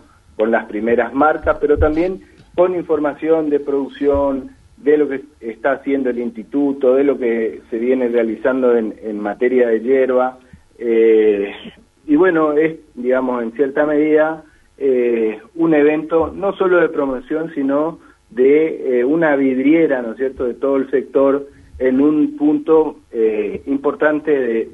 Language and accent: Spanish; Argentina; Los que somos del interior por ahí somos de Guaraní, pero somos de River, o somos de Colón, pero somos de Boca. Pero cuando la celeste y blanca sale a la cancha, nos olvidamos de todo y somos todos argentinos